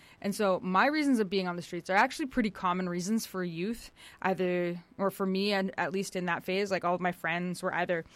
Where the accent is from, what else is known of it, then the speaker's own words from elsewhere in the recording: Alberta, Canada; I'm not Blackfoot, but I'm from Alberta.